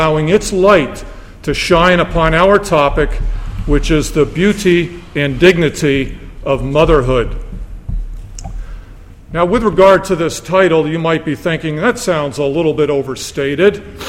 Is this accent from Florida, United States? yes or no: no; Canton, Michigan, United States; I come with my family from Canton, Michigan.